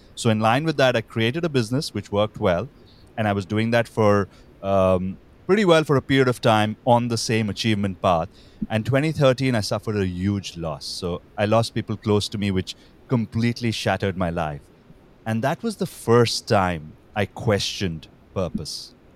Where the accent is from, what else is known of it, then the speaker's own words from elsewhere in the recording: India; So I grew up in India, and in business school in India, honestly, I wasn't very sure what I wanted to do.